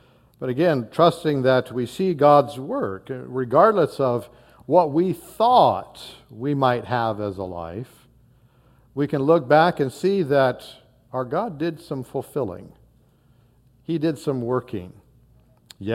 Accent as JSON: {"language": "English", "region": "Montana", "country": "United States", "lives_now": "Kansas, United States", "said": "Some have thought that we made a momentous decision when we moved from Northwest Montana to the flatlands of Kansas. Because the look on their face when we would say where we were from, it was like, why'd you do that?"}